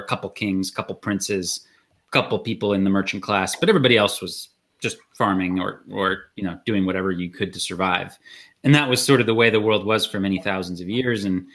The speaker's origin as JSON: {"language": "English", "country": "United States", "said": "which is probably the greatest embarrassment I have as an American is our prison system"}